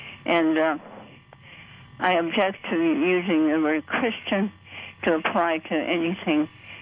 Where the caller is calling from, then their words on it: Sinsinawa, Wisconsin, United States; Sinsinawa.